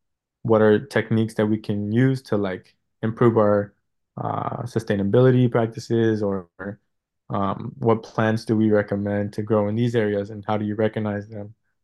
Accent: Hayward, California, United States; So I'm from Hayward, and I moved maybe like three schools in middle school until I finally landed at like the fourth one

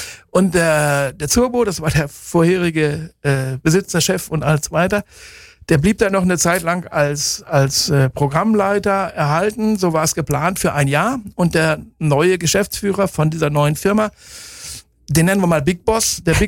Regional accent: Bielefeld, North Rhine-Westphalia, Germany; Und dann bekam ich aus meiner Heimat Radio Bielefeld, meinem Ursprungssender, so einen Wink, so eine Frage.

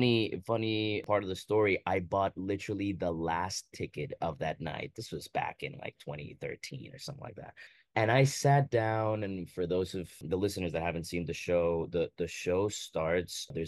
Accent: Costa Rica; now in New York, United States; I'm from Costa Rica. I was born and raised there.

